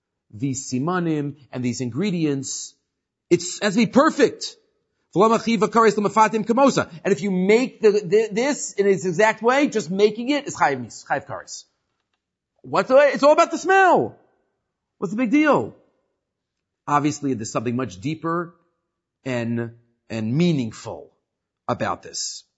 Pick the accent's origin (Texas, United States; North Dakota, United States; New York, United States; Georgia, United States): New York, United States; Far Rockaway; I remember as a little child, growing up in Far Rockaway, there was this butcher in Far Rockaway.